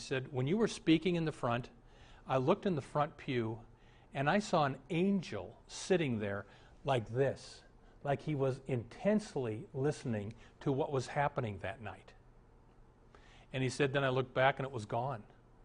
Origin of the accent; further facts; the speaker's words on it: Omaha, Nebraska, United States; I praise God for the Lutheran church I grew up in Omaha.